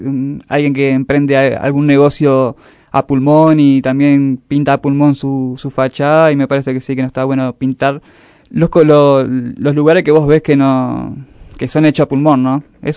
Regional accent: Salta, Argentina; Yo soy salteño, comencé allá haciendo

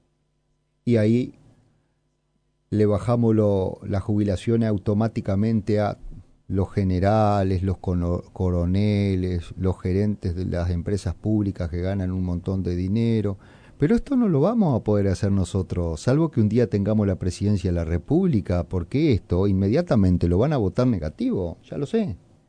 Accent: Paysandú, Uruguay; Somos los dos de Paysandú

